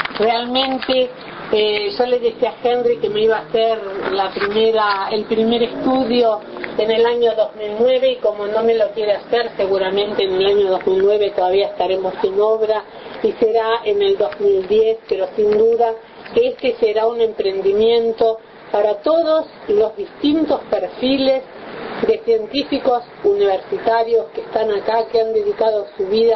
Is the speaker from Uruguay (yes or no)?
yes; Uruguay; un orgullo como uruguaya